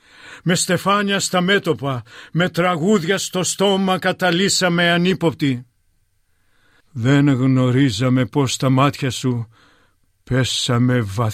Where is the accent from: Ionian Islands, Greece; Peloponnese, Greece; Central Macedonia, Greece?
Central Macedonia, Greece; Polygyros; moved away as an adult; also born or lived in Thessaloniki; now in Australia; Γεννήθηκα στον Πολύγυρο Χαλκιδικής. Μεγάλωσα μέχρι τα 18 μου. Όταν τελείωσε το γυμνάσιο, πήγα Θεσσαλονίκη και εκεί σπούδασα.